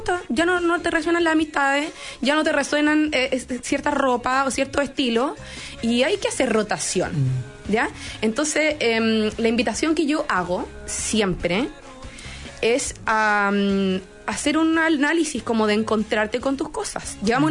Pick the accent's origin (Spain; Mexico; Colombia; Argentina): Mexico; contrasta eso con una americana, como mexicana.